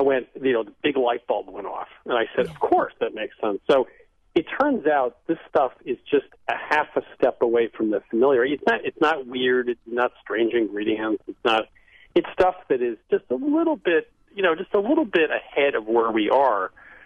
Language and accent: English; New England, United States; You know, I grew up in New England, and it's mostly Northern European cooking.